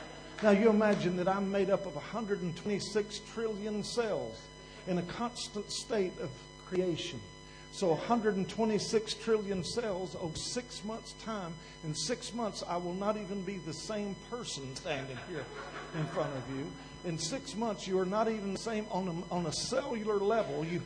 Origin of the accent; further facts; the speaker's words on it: Kentucky, United States; I'm from Kentucky, so I'm not good with numbers. There's three kinds of fellers in Kentucky